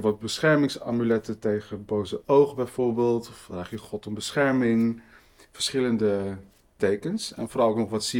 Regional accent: Morocco; ik ben een Marokkaan.

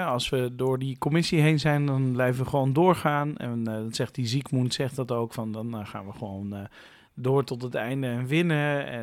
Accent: Arnhem, Gelderland, Netherlands; Nou, ik kom uit Arnhem, maar ik heb ook in Nijmegen op school gezeten.

